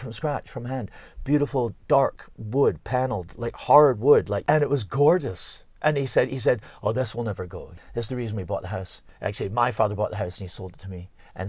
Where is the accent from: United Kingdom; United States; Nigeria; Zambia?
United Kingdom; Cumbernauld, Scotland; born there; I don't know, say if you're from Cumbernauld, I love you, but I was born in Cumbernauld.